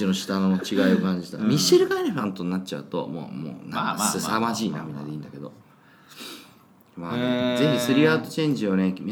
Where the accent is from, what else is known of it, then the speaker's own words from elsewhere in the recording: Aomori, Japan; ちょっと青森出身だから